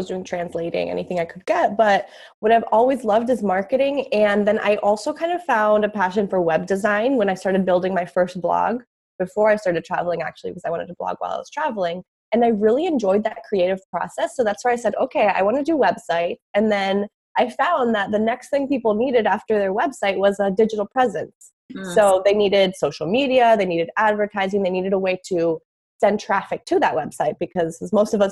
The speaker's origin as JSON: {"language": "English", "country": "Costa Rica", "tie": "born or raised there", "moved": "as an adult", "lives_now": "United States", "said": "So I grew up in Costa Rica, actually. I lived there until I was 18. I moved around a few different places in Costa Rica. And then when I was 18, I moved to the U.S., to Tampa, Florida, to study marketing."}